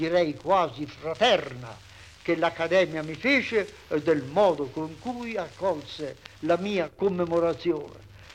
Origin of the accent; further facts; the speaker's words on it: Poschiavo, Graubünden, Switzerland; Accettai, felice di poter fare qualche cosa spiritualmente anche per il mio paese nativo. Accettai e parroco di Poschiavo rimasi per 7 anni